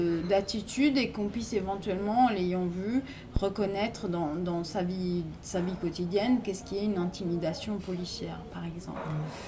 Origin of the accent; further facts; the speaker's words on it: Milan, Lombardy, Italy; born there; Moi, je suis née en 76 à Milan.